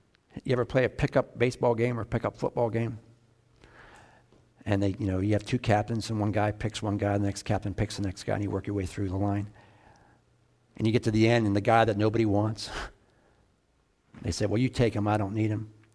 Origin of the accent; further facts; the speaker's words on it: Pittsburgh, Pennsylvania, United States; we're from Pittsburgh, as you know, and Andrew Carnegie was from Pittsburgh